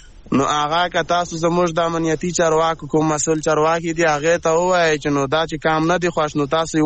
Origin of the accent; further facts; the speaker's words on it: Khyber Pakhtunkhwa, Pakistan; چې موږ د وزیرستان کډوال یو